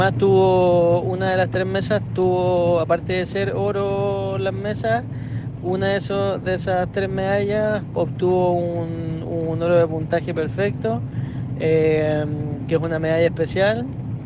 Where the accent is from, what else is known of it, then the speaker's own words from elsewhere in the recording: Chile; para nosotros como chilenos es un orgullo gigante